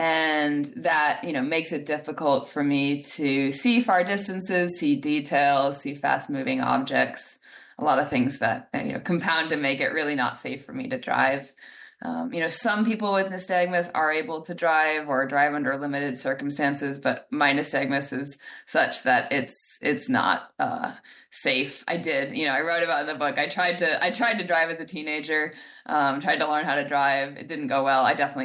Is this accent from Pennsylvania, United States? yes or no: no; Washington, United States; Here I'm back now where I grew up in Washington State.